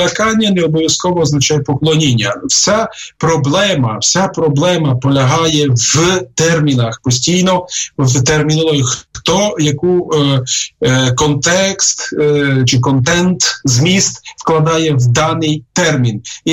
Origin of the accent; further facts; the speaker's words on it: Zakarpattia Oblast, Ukraine; у нас, наприклад, я походжу з Закарпаття.